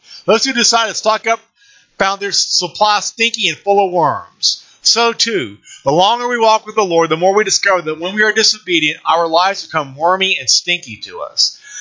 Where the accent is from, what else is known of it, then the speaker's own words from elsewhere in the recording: Scotland, United Kingdom; I'm allowed to say that, being a Scot.